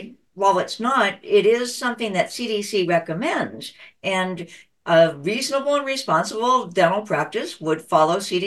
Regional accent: California, United States; right here in California, my home state

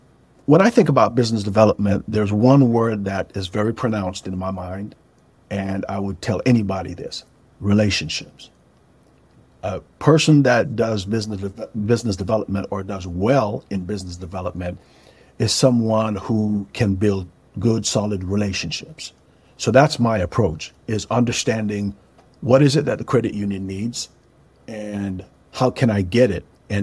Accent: Jamaica; now in Augusta, United States; Well, I'm really a Caribbean boy because I was born in and raised in Jamaica, the beautiful island of Jamaica. But I home in the United States is Augusta, Georgia. I lived there for 20 years.

